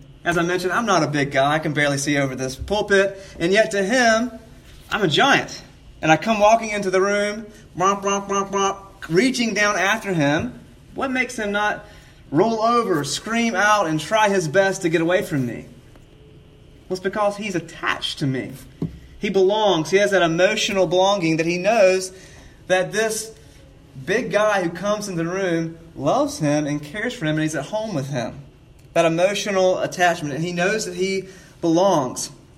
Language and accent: English; South Carolina, United States; born or raised there; now in Seattle, United States